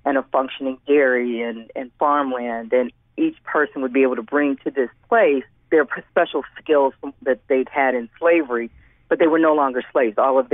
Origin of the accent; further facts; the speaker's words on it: Detroit, Michigan, United States; I'm from Detroit. Right now it's going to take place in 1920s to 1940s Detroit.